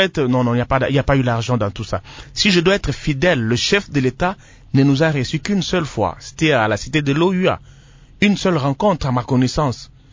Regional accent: Tshikapa, Kasaï, DR Congo; Je suis de Tshikapa, je suis nommé ministre, je suis ministre de tout le Congo.

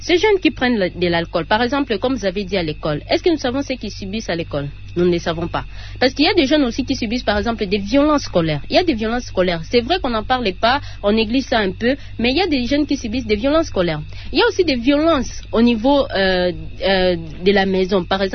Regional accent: DR Congo; Par exemple, avec la pauvreté, d'abord, ici chez nous, en RDC, c'est fréquent.

